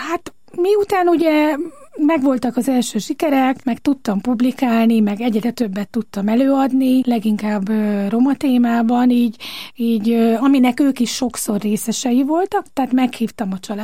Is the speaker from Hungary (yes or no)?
yes; Tápióbicske, Pest, Hungary; Tápióbicskén nőttem föl, egy kis cigánytelepen